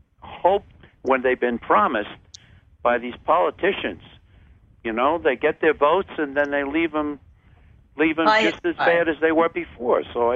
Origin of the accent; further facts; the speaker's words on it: New York, United States; I come from Long Island, and I grew up on the Bay, South Shore Bay.